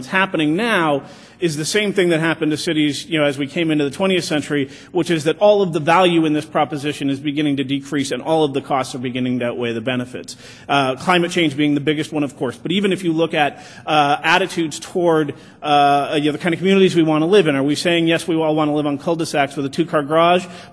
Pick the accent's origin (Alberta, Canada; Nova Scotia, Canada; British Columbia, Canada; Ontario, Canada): Alberta, Canada; Calgary; I chose to pick on my hometown of Calgary because I figure no one's going to knock me for picking on my own hometown.